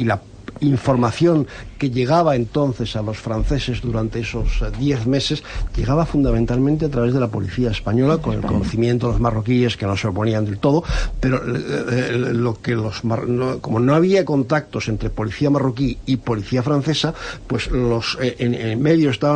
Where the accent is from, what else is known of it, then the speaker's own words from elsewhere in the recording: Brussels, Brussels-Capital Region, Belgium; yo conozco bien Molenbeek, me crié en Bruselas